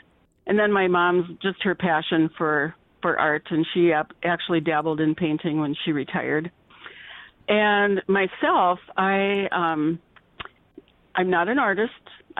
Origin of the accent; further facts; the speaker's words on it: Fosston, Minnesota, United States; moved away as an adult; I was born and raised in Foston.